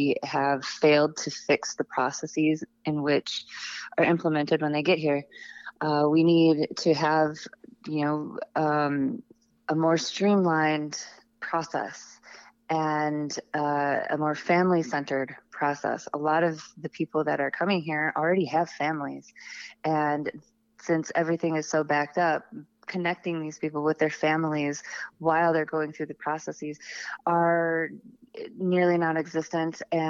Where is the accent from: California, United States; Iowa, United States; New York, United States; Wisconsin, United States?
Wisconsin, United States; Merrill; First and foremost is I'm from Wisconsin. … who was born and raised in Merrill, Wisconsin, which is part of the 7th CD, too.